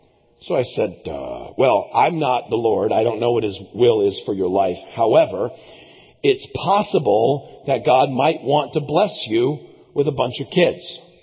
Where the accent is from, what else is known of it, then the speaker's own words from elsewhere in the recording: Connecticut, United States; Now, when I grew up in church in Connecticut